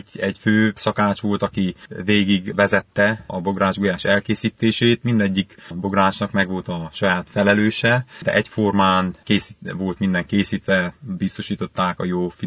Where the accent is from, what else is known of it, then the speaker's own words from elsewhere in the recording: Transylvania, Romania; viszont volt alkalmam otthon Erdélyben felnőve, hogy sok bálon, szüreti bálon, mulatságon, lakodalmon vegyek részt